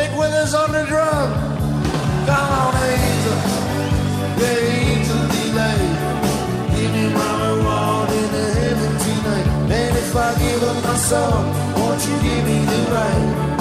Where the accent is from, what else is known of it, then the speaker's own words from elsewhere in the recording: Newcastle upon Tyne, North East England, United Kingdom; He's from Newcastle upon Tyne in England, which is my hometown.